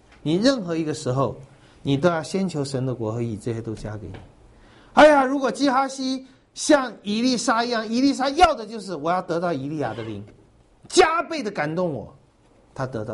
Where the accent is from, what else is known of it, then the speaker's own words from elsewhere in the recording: Taiwan; 我们台湾人是绝不离开钱